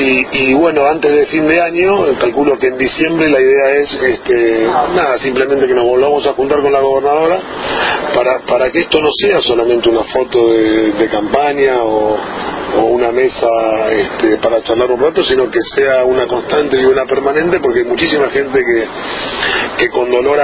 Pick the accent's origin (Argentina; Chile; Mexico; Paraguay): Argentina; La Plata, Buenos Aires Province; porque yo también soy de La Plata